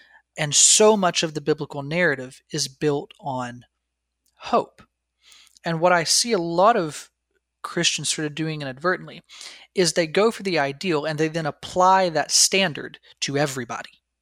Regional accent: Appalachia, United States; I come from Appalachia. We are hillbillies through and through.

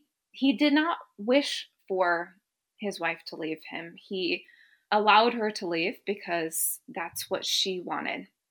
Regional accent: United States; now in United Kingdom; I mean, I've been an American in England.

